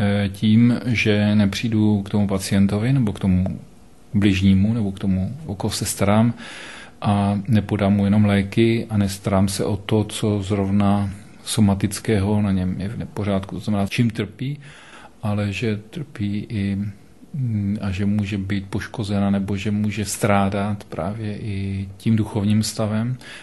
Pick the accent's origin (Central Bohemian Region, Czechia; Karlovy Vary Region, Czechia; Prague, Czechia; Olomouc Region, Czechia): Prague, Czechia; protože pocházím z Prahy